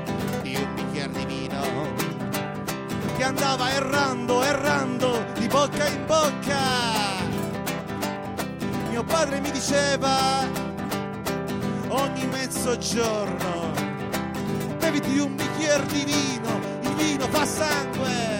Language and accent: Italian; Taranto, Apulia, Italy; Io sono di Taranto.